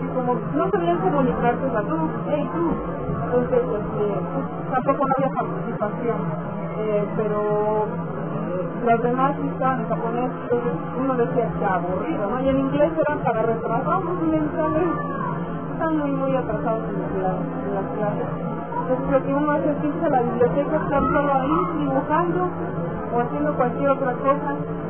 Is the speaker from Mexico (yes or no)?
yes; Mexico; De México.